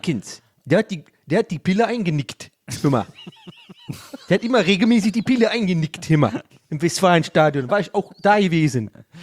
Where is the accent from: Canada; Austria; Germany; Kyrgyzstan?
Germany; Rhineland; Ich bin ein echter Rheinländer.